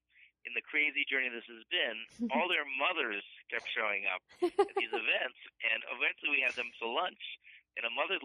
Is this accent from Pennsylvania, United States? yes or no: yes; Pittsburgh, Pennsylvania, United States; I knew nothing growing up in Pittsburgh.